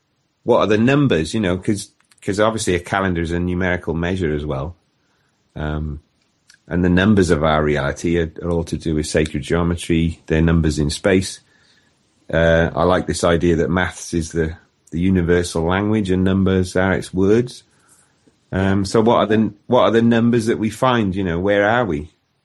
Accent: Barry, Wales, United Kingdom; some guys I met quite recently were actually from my home town of Barry in South Wales, South Cymru.

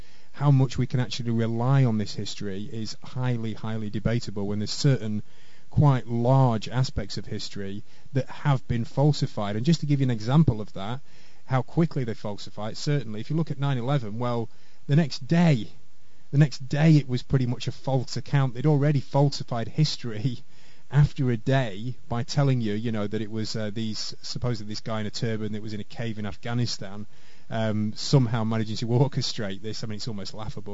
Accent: Preston, North West England, United Kingdom; Now, I'm from Preston in Lancashire in the northwest of England.

